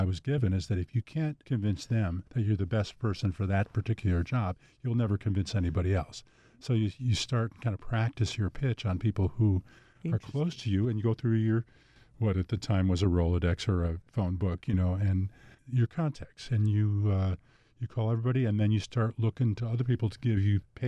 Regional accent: Elmira, New York, United States; No, I was raised in Elmira, New York

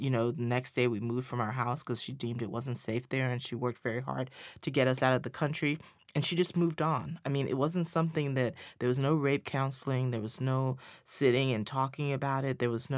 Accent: Liberia; When I was growing up in Liberia

